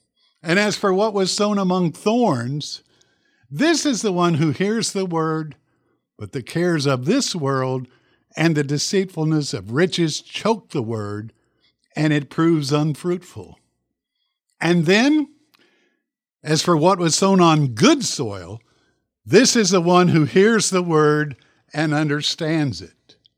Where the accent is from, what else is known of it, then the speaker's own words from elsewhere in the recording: Oak Ridge, United States; I grew up in Oak Ridge, and I remember our pastor at the time, Pastor Julius Kemple